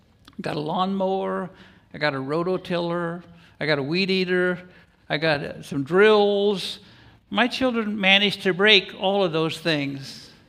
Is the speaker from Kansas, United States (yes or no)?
yes; Kansas, United States; There's a law in Florida, since I'm from Kansas, there's a law in Florida called Stand Your Ground.